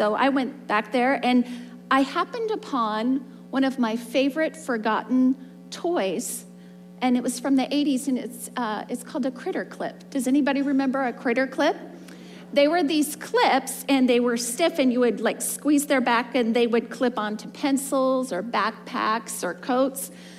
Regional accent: Southwest, United States; Growing up in the Southwest, we had these things called black widows.

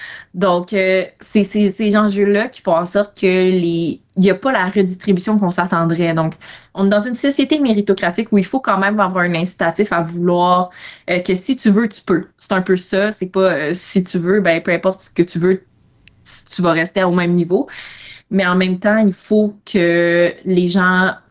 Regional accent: Quebec, Canada; En effet, je viens de l'Estrie, donc la 10 entre Sherbrooke et Montréal, c'est l'autoroute que j'emprunte beaucoup

